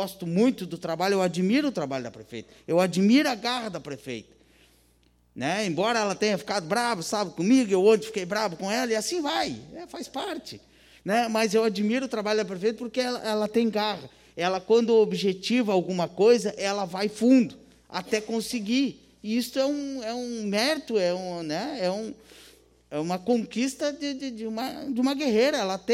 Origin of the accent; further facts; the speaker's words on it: São José do Norte, Rio Grande do Sul, Brazil; Já cheguei muitas vezes lá em Brasília, em alguns locais, né? Da onde você é? São José do Norte. Onde fica isso? É lá no fim do mundo? Não mesmo.